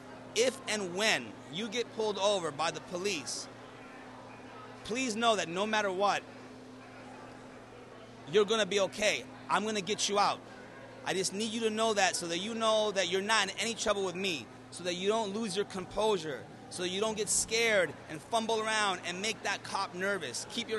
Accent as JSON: {"language": "English", "town": "Miami", "region": "Florida", "country": "United States", "lives_now": "Vermont, United States"}